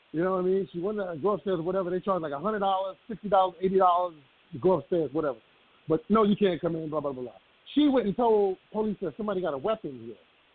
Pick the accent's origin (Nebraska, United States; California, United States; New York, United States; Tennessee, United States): New York, United States; Mount Vernon; And I grew up in Mount Vernon.